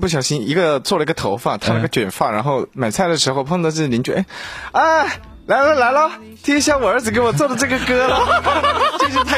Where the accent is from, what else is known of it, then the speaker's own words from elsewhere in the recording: Hunan, China; 像我们湖南人自己炒饭的时候